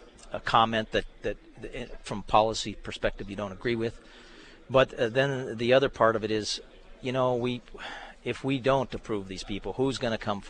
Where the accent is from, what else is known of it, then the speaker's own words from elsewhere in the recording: Bismarck, North Dakota, United States; Well, I grew up in Bismarck.